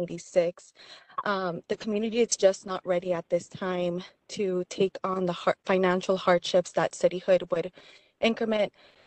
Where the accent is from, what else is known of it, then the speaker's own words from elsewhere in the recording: East Los Angeles, California, United States; I grew up in East LA and I'm not working in the neighborhood.